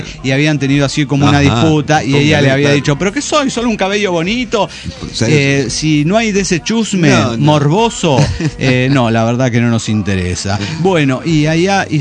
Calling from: Veracruz, Mexico; de Puerto Veracruz.

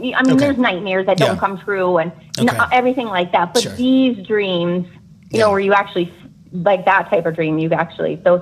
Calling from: New Hampshire, United States; I'm calling from New Hampshire.

